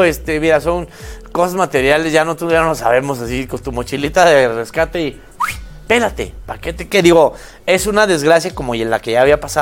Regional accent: Mexico; nosotros como mexicanos tenemos que tragarnos

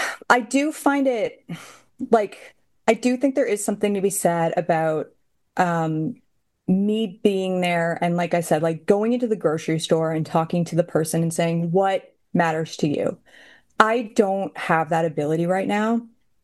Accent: Canada; of course, as a Canadian, we're feeling all sorts of ways about the US at large right now

